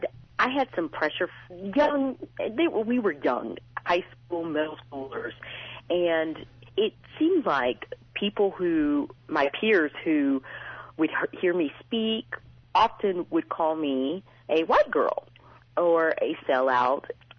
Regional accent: the South, United States; it really is a story of just my growing up in the South and my vision for diversity

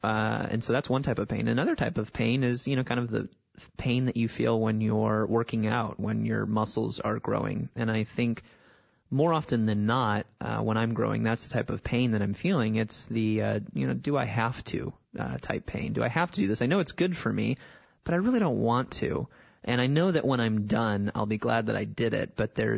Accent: Illinois, United States; I grew up in the Midwest and grew up in rural Illinois and just wasn't really acquainted with urban poverty.

